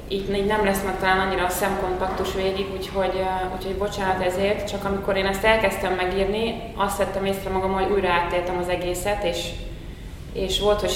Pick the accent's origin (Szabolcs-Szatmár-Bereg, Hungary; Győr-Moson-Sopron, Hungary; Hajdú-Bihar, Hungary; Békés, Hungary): Győr-Moson-Sopron, Hungary; Győr; moved away as an adult; now in Budapest, Hungary; sziasztok! Győri származású vagyok, de már 18 éves korom óta itt élek Budapesten.